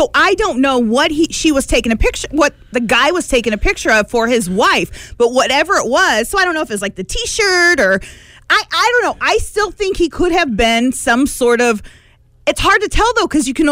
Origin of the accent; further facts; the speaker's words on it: Indiana, United States; And so all I could say was, I'm from Indiana.